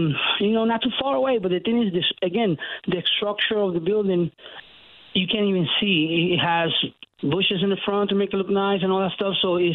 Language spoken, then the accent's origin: English; New Haven, Connecticut, United States; now in East Hartford, United States; This is my barbershop here in East Hartford. I've been in East Hartford. I'm from New Haven, actually. And I ended up moving to Hartford, you know, seeking for opportunities.